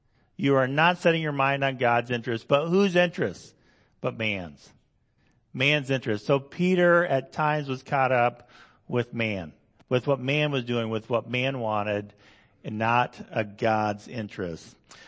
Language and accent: English; Indonesia; English is a second language; I've seen this overseas when I grew up in Indonesia